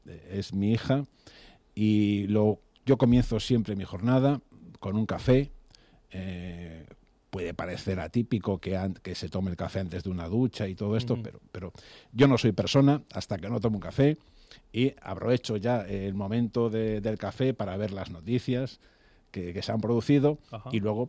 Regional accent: Galicia, Spain; lo bueno que tiene, en general Galicia y en particular mi pueblo, es que por la noche refresca muchísimo y se puede dormir

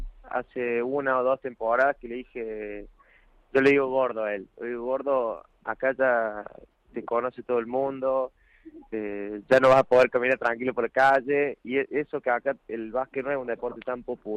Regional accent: Córdoba, Argentina; somos los argentinos, somos muy apasionados

